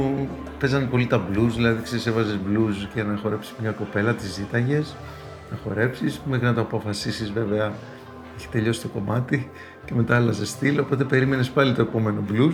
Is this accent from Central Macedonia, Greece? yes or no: no; Nikaia, Attica, Greece; born there; Γεννήθηκα στην Νίκαια, στην Κοκκινιά, στην πλατεία Χαλκιδόνας βασικά. Σε ένα σπίτι παλιό με αυλή, κοτέτσι, πηγάδι, σικιά. Σε ένα γενικά φτωχό σπίτι, το οποίο το είχαν παραχωρήσει οι παππούδες μου στους γονείς μου.